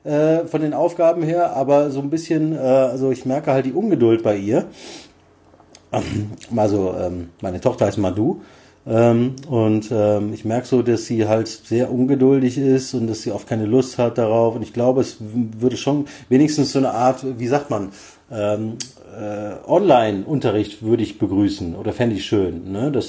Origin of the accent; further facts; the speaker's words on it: Rhineland, Germany; Ich bin da wirklich im Rheinland geboren, aufgewachsen